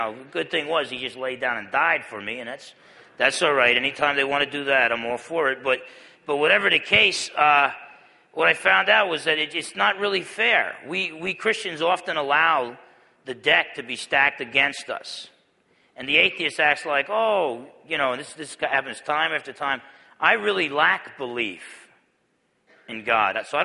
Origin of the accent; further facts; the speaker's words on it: New Jersey, United States; I'm half Italian, I'm from New Jersey, I'm a preacher